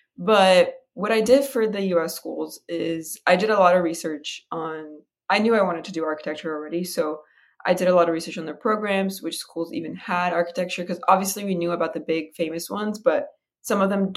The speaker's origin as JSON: {"language": "English", "country": "Brazil", "moved": "as an adult", "lives_now": "United States", "said": "I am from Brazil myself. I came to Georgia Tech for college in 2014 as an international student."}